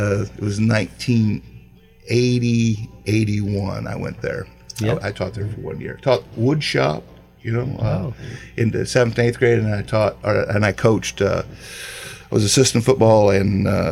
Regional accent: Hardin, Illinois, United States; Well, you know, I grew up in Hardin, Illinois. My dad was in the construction business

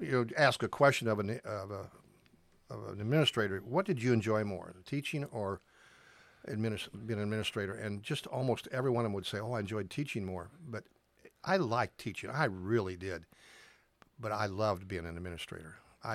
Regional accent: Villa Grove, Illinois, United States; I grew up in Villa Grove and always wanted to go to the University of Illinois

